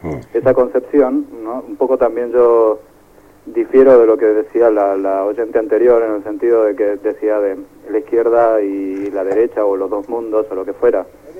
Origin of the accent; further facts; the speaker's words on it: Argentina; moved away; nací en Argentina, o sea que viví muchos años ahí